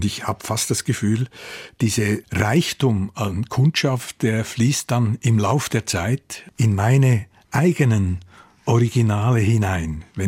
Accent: Menziken, Aargau, Switzerland; wir hatten ein großes Aluminiumwerk in Menziken, wo ich aufgewachsen bin.

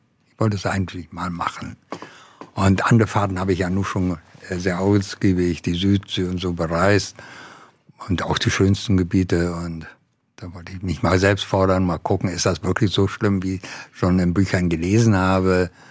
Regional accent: Mecklenburg-Vorpommern, Germany; Nein, das war noch in der DDR, in Mecklenburg.

